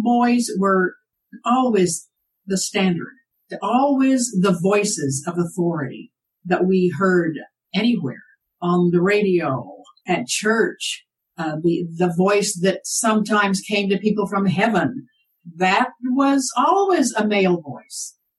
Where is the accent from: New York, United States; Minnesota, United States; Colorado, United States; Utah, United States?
Utah, United States; Provo; also born or lived in Salt Lake City; now in Walnut Creek, United States; I was born in Salt Lake City, fourth generation Mormon on both sides. Many, many ancestors who came to Utah before the railroad. And I grew up there in Provo primarily, went to BYU